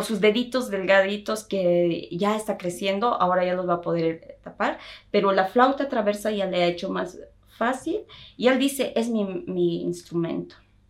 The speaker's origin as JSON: {"language": "Spanish", "country": "Bolivia", "said": "muchos de nosotros en Bolivia o en los Andes aprendemos a tocar estos instrumentos"}